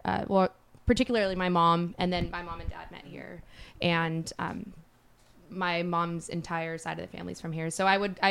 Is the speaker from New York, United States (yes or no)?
no; Sacramento, California, United States; also born or lived in Bay Area; So I was born in the Bay Area, grew up in Sacramento, went to Loyola Marymount University.